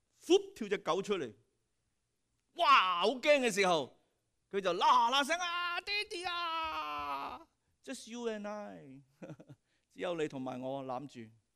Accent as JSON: {"language": "Cantonese", "region": "Guangdong", "country": "China", "said": "我哋廣東人聽幾好啊，係咪？"}